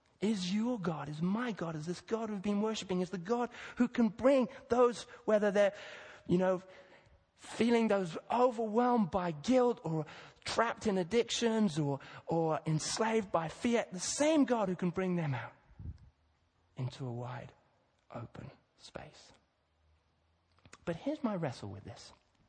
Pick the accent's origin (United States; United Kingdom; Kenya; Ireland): Kenya; I grew up in Kenya. I used to love a place in the Rift Valley where you could just see this big, huge, massive expanse